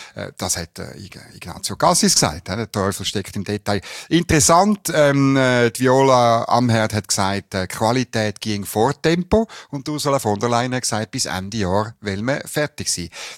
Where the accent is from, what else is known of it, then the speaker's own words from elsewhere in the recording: Switzerland; als Schweizer